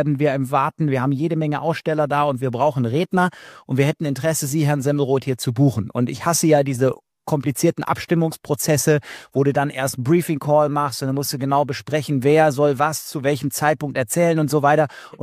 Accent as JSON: {"language": "German", "town": "Leverkusen", "region": "North Rhine-Westphalia", "country": "Germany", "said": "weil es bei mir um die Ecke ist, ich komme ja aus Leverkusen"}